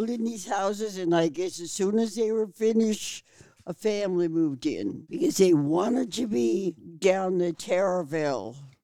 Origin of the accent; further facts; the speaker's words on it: San Francisco, California, United States; born there; I know about the Sunset, although I was born in the Market.